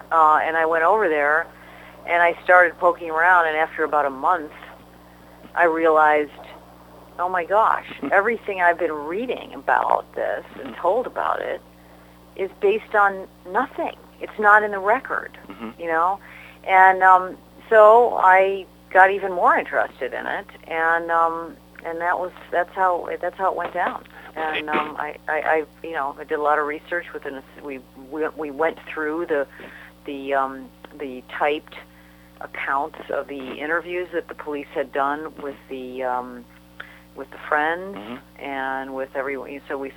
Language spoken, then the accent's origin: English; Midwest, United States; I'm from the Midwest, and I started writing at the Associated Press covering politics in Springfield years and years ago.